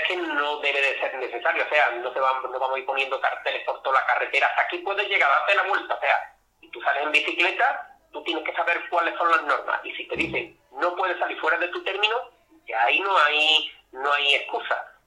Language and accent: Spanish; Istán, Andalusia, Spain; yo hablo de mi pueblo, la gente de Istán son buena gente, como decimos los andaluces, somos buena gente.